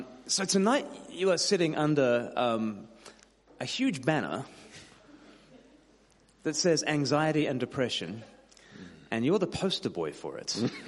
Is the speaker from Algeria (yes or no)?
no; Australia; because I'm Australian, so I'll just be, you know, I'll just be rude.